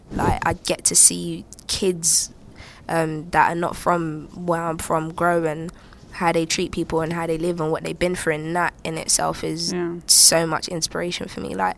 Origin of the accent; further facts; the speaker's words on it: United Kingdom; I'm black, I'm British, and I rap.